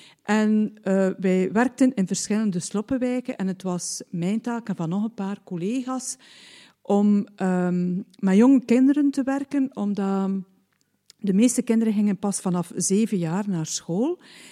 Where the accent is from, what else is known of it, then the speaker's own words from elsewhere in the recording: West Flanders, Belgium; Ik heb al gezegd dat mijn ouders kleine zelfstandigen waren. Ik ben ook opgegroeid in West-Vlaanderen, waar de reputatie, en het is ook zo dat mensen hard werken.